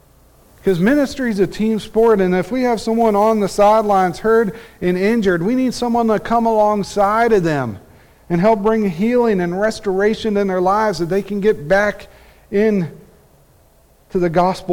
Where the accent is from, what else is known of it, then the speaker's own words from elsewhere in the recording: West Virginia, United States; where I grew up in West Virginia